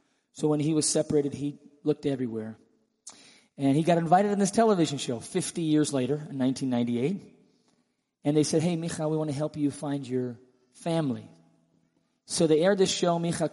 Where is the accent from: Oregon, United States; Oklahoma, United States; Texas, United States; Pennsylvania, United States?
Pennsylvania, United States; now in Israel; I grew up in Pennsylvania in America, but my mother was born and raised in Israel.